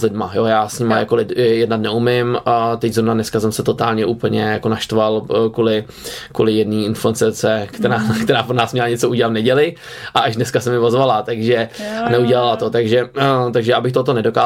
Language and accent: Czech; Prague, Czechia; jsme oba dva z Prahy, což je důležitá věc, to je důležitá věc.